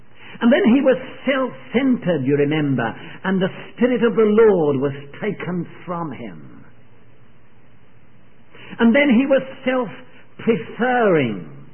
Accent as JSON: {"language": "English", "region": "England", "country": "United Kingdom", "said": "because I'm an Englishman and I'm an English assemblyman"}